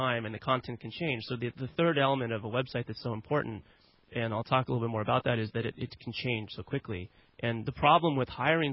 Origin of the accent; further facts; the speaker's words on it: Kansas, United States; I mean, I'm a kid from Kansas. I never went to business school.